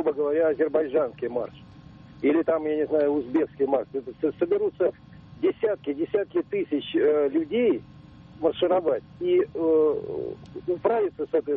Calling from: Moscow, Russia; Я из Москвы звоню.

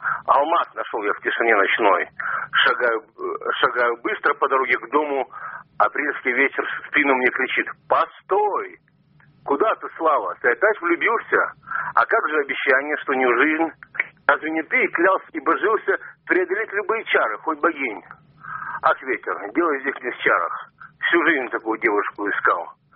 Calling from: Moscow, Russia; Да, я из Москвы, да.

